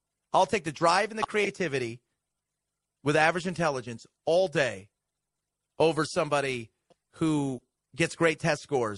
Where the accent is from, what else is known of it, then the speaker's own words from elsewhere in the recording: Long Beach, California, United States; I grew up in Long Beach in Cypress, California.